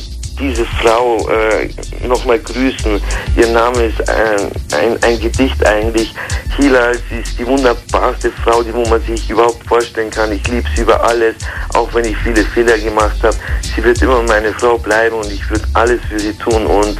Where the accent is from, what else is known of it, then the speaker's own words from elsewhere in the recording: Bavaria, Germany; Ich komme aus Bayern und bin halt einfach auch ein bisschen religiös bei der Großmutter aufgewachsen.